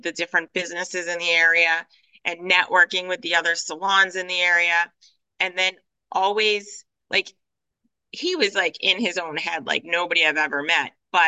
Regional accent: United Kingdom; now in Boston, United States; And me being a British Bostonian, I love classy.

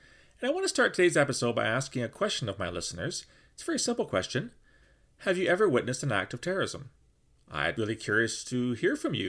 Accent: London, Ontario, Canada; I was driving back from Ottawa to my hometown of London, Ontario

